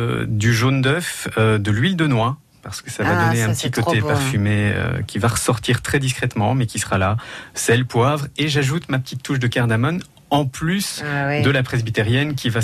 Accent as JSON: {"language": "French", "town": "Namur", "region": "Wallonia", "country": "Belgium", "said": "je suis belge, originaire de Namur, mais j'avais une grand-mère picarde."}